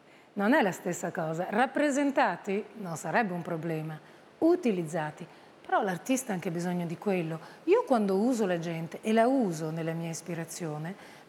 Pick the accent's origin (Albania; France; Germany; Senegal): France; Italian is a second language; sono cresciuta in Francia e quindi ho un italiano un po' algido, non so, un italiano un po' educato